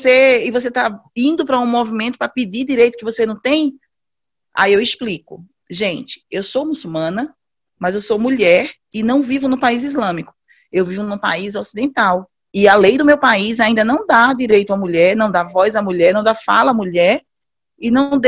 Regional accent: Recife, Pernambuco, Brazil; eu sou pernambucana, certo? Sou natural de Recife. E morei durante muito tempo nos interiores de Pernambuco.

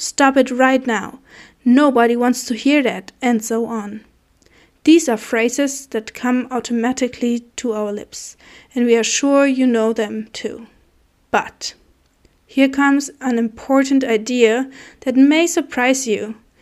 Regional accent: Germany; I come from Germany, and I have almost 3 kids.

